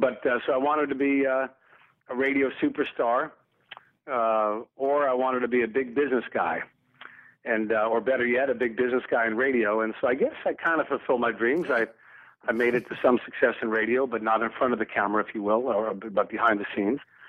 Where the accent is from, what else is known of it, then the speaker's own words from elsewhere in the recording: the South, United States; you can guess if I grew up in the South in the 1960s.